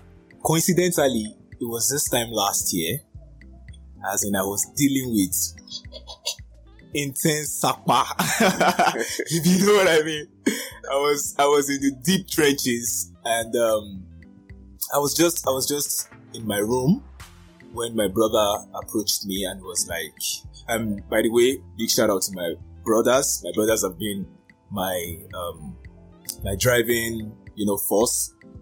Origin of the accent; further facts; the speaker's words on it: Ogun, Nigeria; I am from Ogun State